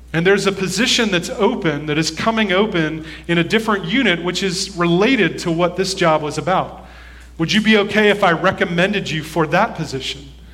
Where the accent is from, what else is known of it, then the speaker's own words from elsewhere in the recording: Ireland; Now, I'll say spending a lot of time out in the sun as an Irishman with fair skin is not a great idea for me.